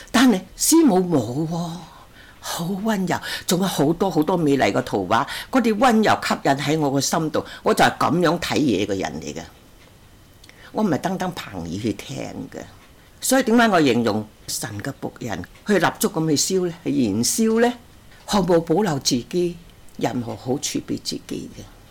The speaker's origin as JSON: {"language": "Cantonese", "region": "Guangdong", "country": "China", "said": "我個老公山東人，我廣東人，我18歲，佢講個話我一句都唔識聽"}